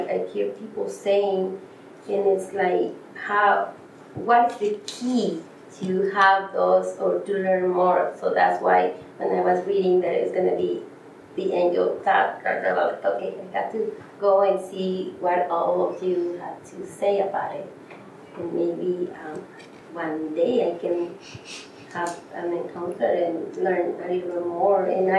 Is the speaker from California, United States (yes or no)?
no; Wenatchee, Washington, United States; I'm from Wenatchee, and I grew up my mom telling us that we have a guardian angel